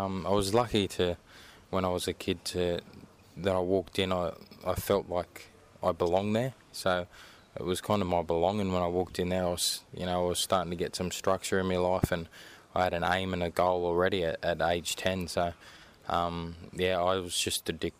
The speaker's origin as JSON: {"language": "English", "town": "Sydney", "region": "New South Wales", "country": "Australia", "tie": "born or raised there", "said": "I want Sydney Olympics. honour win a gold medal in my hometown."}